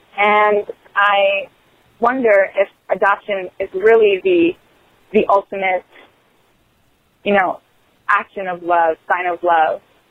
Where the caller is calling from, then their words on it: Virginia, United States; Hi, Theo. … I'm calling from Virginia.